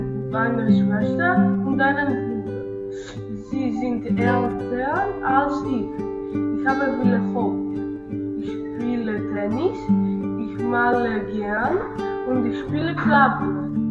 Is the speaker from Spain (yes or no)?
no; Greece; ich bin 11 Jahre alt. Ich komme aus Griechenland und ich wohne in Jenica.